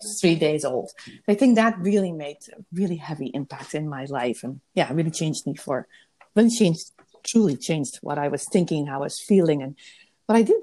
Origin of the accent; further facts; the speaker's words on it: Netherlands; moved away as an adult; now in United States; First, I came from the Netherlands, right, as a nurse, as a brand new nurse. And I came to the United States